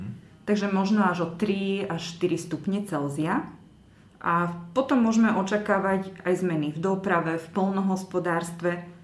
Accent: western Slovakia, Slovakia; Ja pochádzam zo západného Slovenska

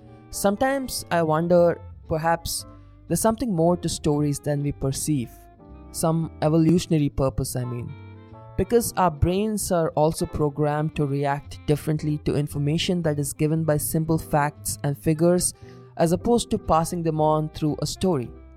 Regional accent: India; As an Indian, I look at the film industry here with over 1,000 movies produced every year

